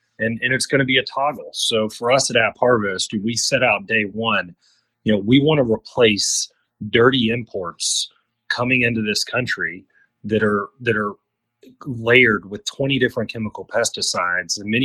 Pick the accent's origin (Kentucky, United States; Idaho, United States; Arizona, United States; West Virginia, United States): Kentucky, United States; For me, it did start with, you know, growing up in Kentucky. I went to public schools. I went to our public university